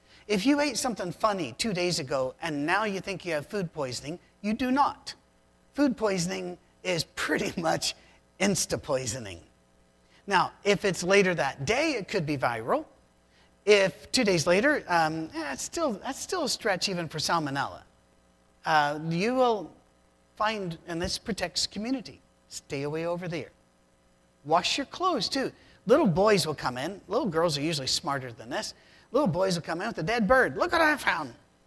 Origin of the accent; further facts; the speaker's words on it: Tennessee, United States; Where are you all from? And I'll say Tennessee, and that rattles them a bit.